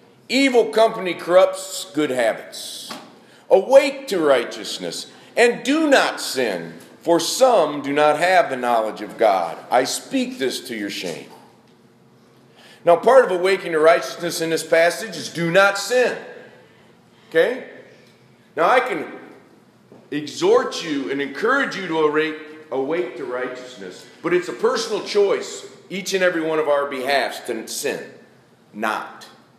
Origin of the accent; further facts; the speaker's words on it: Michigan, United States; And I grew up in Michigan.